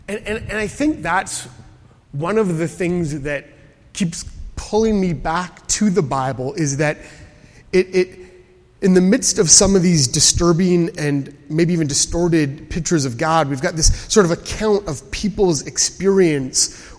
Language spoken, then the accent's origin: English; Canada; because I'm Canadian